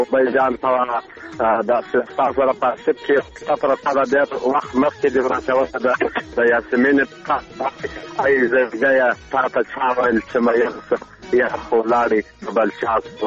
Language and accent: Pashto; Arghandab, Kandahar, Afghanistan; من نه سو ما د کندهار ولایت درغنداب ولسوالۍ څخه مې